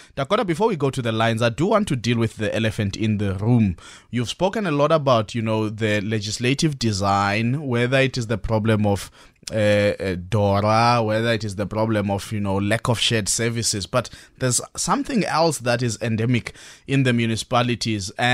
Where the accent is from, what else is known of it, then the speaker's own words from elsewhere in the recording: Flagstaff, Eastern Cape, South Africa; At the local level, you talk about Lusikisiki. I'm from Flagstaff. In my village, there is a water project.